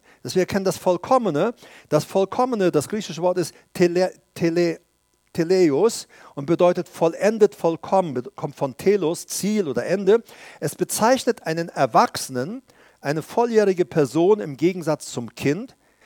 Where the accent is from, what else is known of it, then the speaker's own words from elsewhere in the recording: Paraguay; ich komme aus Paraguay, da gab es keine elektrische Waschmaschine damals.